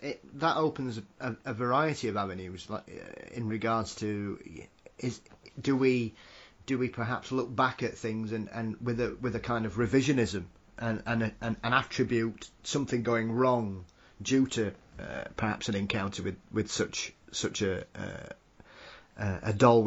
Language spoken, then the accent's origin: English; United Kingdom; being a Brit